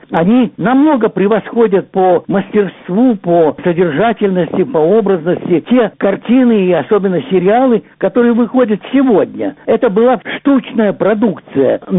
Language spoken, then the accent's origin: Russian; Vladikavkaz, North Ossetia–Alania, Russia; born there; Хасан и я родились на Кавказе, я во Владикавказе, он в Нальчике.